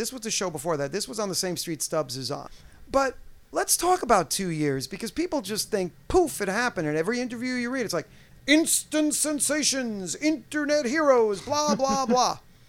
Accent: Spring Valley, New York, United States; Because I grew up in Spring Valley, New York, right, just below Poughkeepsie

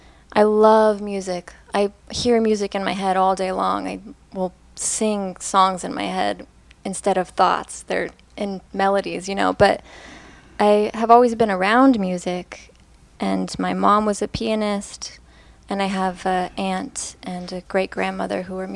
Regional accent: Jamul, California, United States; I grew up in a place called Jamul, and which is a very rural town inland, about 40 minutes from San Diego.

